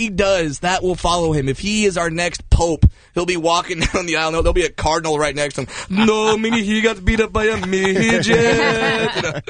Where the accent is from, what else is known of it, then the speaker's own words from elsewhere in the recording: California, United States; Yeah, I'm 27, born and raised in Orange County. I'm an OC boy. Went to Sunny Hills High School.